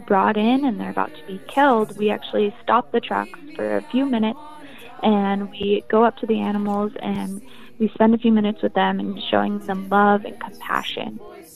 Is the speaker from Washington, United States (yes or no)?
yes; Vancouver, Washington, United States; So even though I'm from Vancouver, I'm in as many Portland events as I can.